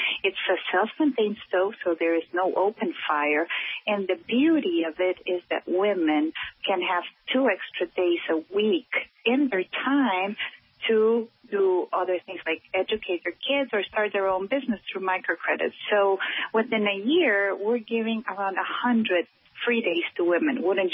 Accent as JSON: {"language": "English", "country": "Guatemala", "tie": "born or raised there", "said": "I am from Guatemala. Like you said, I was born and raised there."}